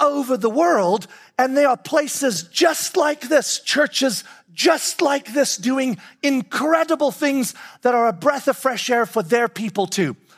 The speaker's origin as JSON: {"language": "English", "country": "United States", "said": "And he's from Australia and we're from America."}